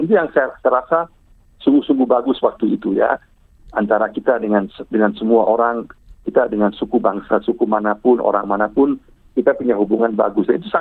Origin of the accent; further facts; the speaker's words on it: Java, Indonesia; Dibesarkan, lahir besar di Jawa.